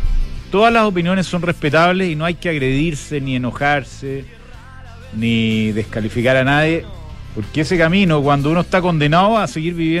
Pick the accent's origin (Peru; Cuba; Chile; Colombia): Chile; porque somos todos chilenos y todos queremos más o menos lo mismo